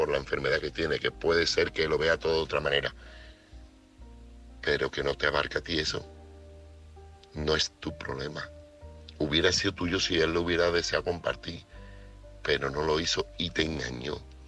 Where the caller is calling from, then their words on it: Seville, Andalusia, Spain; corresponsal de Sevilla.